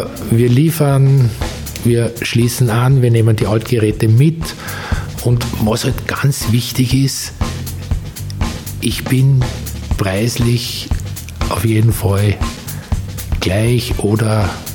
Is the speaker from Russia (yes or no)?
no; Salzburg, Austria; ich komme aus Salzburg